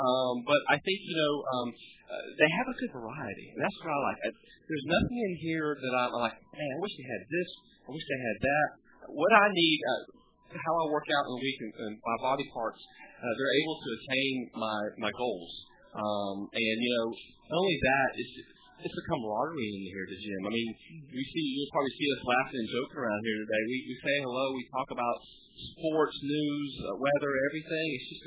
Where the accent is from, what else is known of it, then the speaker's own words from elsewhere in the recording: Warner Robins, Georgia, United States; now in Valdosta, United States; Originally from Warner Robins.